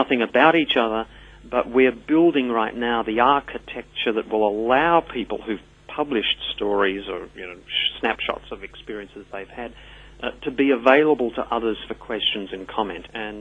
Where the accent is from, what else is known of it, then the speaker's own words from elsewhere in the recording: Australia; The whole point of being Australian is not to tell anybody anything.